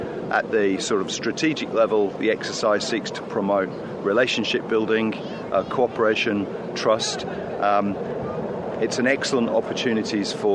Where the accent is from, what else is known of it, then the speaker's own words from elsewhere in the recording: Australia; I'm an Australian naval officer.